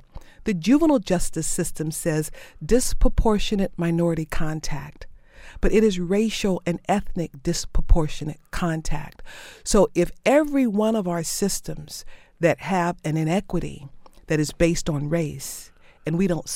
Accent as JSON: {"language": "English", "region": "Mississippi", "country": "United States", "said": "I'm originally from Mississippi, where I currently live."}